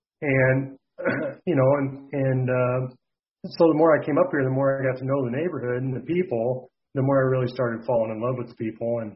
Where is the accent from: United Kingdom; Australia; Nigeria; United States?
United States; Iowa; I'm 45. I was born and raised in Central Iowa.